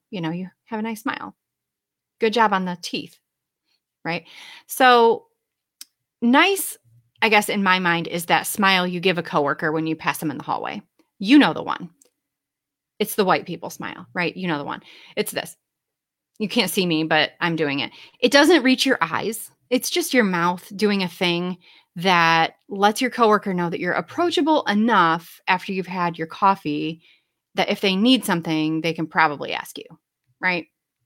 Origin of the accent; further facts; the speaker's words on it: Michigan, United States; accent: Midwestern; now in Ohio, United States; I'm from the Midwest. I don't know if you can tell by my really charming Midwestern accent and nasally tone, but I'm from the Midwest. I grew up in like West Michigan, and I live in Ohio now.